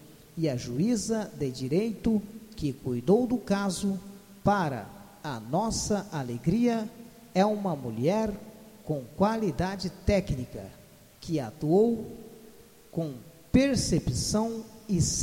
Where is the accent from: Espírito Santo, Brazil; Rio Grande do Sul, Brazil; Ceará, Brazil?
Rio Grande do Sul, Brazil; e até como gaúcha